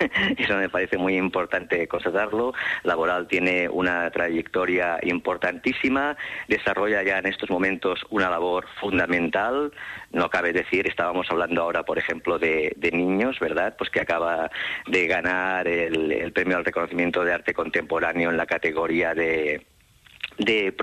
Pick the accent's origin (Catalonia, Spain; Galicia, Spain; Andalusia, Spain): Catalonia, Spain; Barcelona; aquí en Barcelona, que es de donde yo soy, pero yo creo que esto es cuestión de 2 semanas y en breve ya me incorporo a Gijón y espero ser un gijonés más.